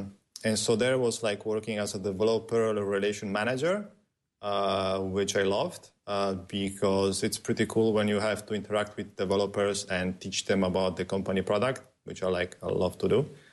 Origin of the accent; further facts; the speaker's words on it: Italy; also born or lived in Sweden / Poland; I was born in Sweden, raised in Italy, lived in Poland. Then I lived for a year in Bali. Then I came back to Poland.